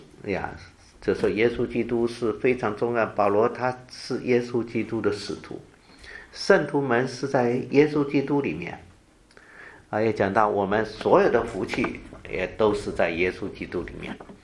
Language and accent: Chinese; China; 也许我们中国人觉得啊，我们中国人好像也许原来有一些神的观念吧啊